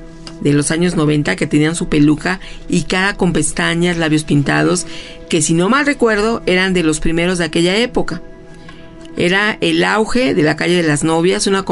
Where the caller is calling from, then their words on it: Mexico City, Mexico; de la Ciudad de México.